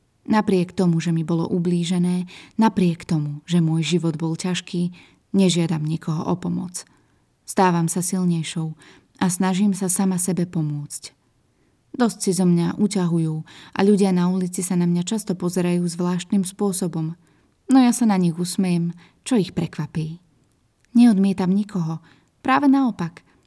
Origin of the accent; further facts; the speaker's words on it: Tunisia; Múzeá mám rada, aj keď doma v Tunisku som ich často nenavštevovala.